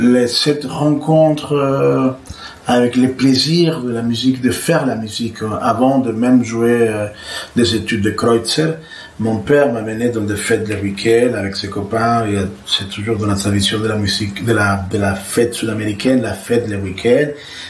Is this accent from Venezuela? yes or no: yes; Venezuela; Je viens de Venezuela, qui est un pays d'une richesse, d'un métissage incroyable. L'Indien, le Blanc, l'Afrique sont vraiment mélangés.